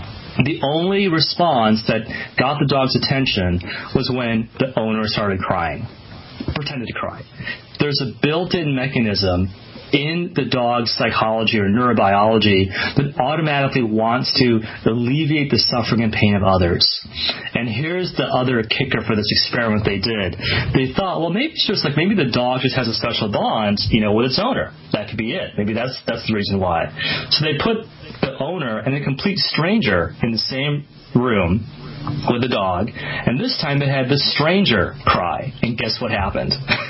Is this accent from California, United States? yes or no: yes; Los Angeles, California, United States; LAX Airport, believe it or not, where my hometown and Jennifer's as well, here in SoCal